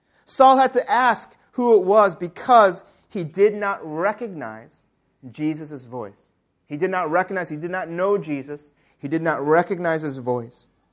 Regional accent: United States; One passion that I had when I was growing up in the United States was collecting these things called baseball cards.

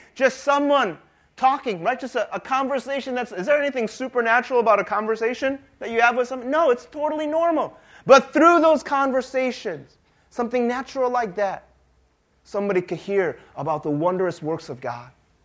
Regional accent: Lake Forest, United States; I'm like, whoa, I'm from Lake Forest too.

